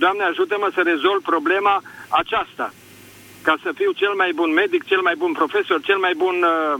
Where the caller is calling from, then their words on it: Gorj County, Romania; Sunt din Gorj.